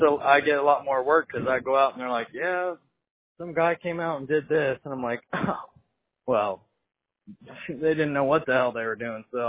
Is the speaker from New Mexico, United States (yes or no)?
yes; New Mexico, United States; It's like a wild west out here. I'm from New Mexico.